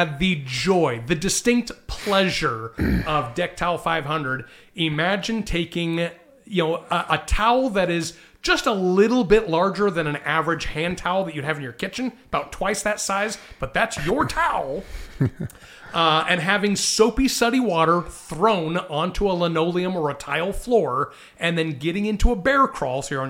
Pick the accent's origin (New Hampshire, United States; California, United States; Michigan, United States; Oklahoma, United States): California, United States; Salinas; I grew up in Salinas.